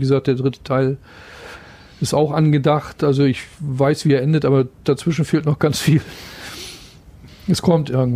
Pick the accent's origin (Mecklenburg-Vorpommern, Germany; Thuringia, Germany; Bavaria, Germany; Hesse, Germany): Mecklenburg-Vorpommern, Germany; Schwerin; ich bin ja in der Fritz-Reuter-Schule zur Schule gegangen in Schwerin